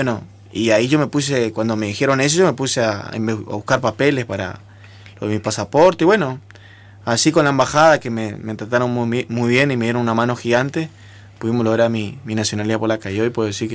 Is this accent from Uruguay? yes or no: no; Posadas, Misiones, Argentina; yo salí de Posadas, mi familia muy humilde, o sea, son gente trabajadora